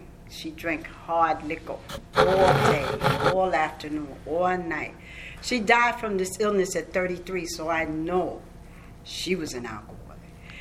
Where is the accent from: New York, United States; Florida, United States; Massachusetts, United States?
New York, United States; I grew up in New York, and I thought an alcoholic was the bum who slept in the street